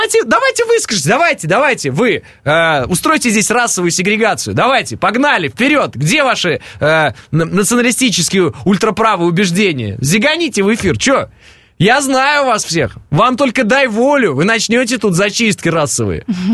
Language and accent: Russian; Kazakhstan; born there; Я родился в Казахстане.